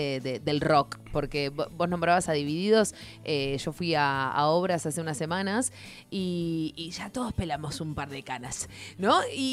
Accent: Argentina

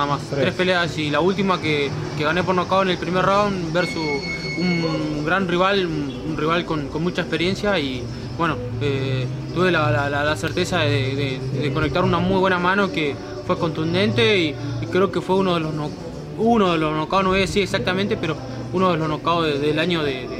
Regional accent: Argentina; Creo que venimos de Argentina

